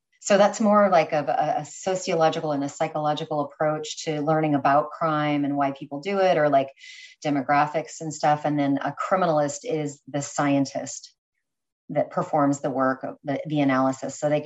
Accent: California, United States; now in New York, United States; So it starts back in California. I was originally from California, New York girl now.

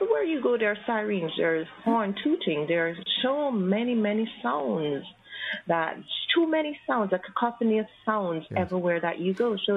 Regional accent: Jamaica; now in New York, United States; I'm a Jamaican. When I used to live in Jamaica, I had no problem sleeping because, one, the conditions were conducive to sleep when you want to sleep, and that is usually at night. Now that I've relocated to the United States, and in particular New York

